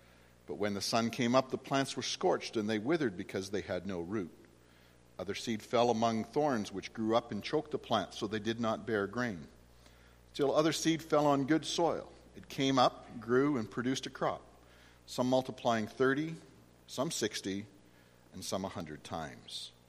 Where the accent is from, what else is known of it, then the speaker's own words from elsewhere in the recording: Saskatchewan, Canada; I know growing up in Saskatchewan, especially when I was younger